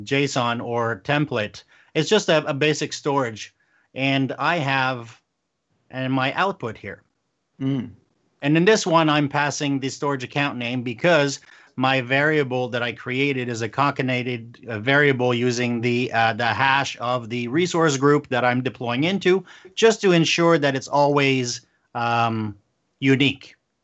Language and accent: English; Canada; I am a Canadian